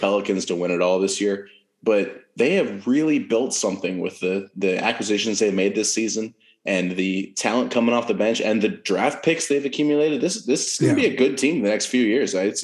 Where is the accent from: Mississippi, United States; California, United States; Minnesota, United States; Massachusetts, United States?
California, United States; Los Angeles; even though I'm from Los Angeles and a Lakers fan from birth.